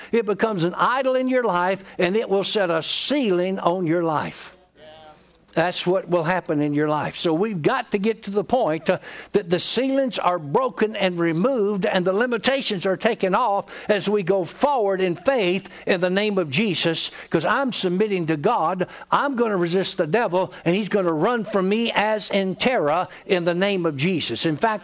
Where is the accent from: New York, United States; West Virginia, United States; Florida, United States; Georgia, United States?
Georgia, United States; because I come from Georgia